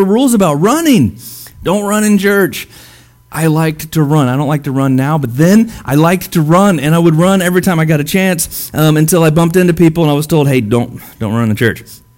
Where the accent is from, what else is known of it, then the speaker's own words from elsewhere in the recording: Springfield, Missouri, United States; I grew up in a fairly traditional church. I grew up in Springfield, Missouri, down in South Mo.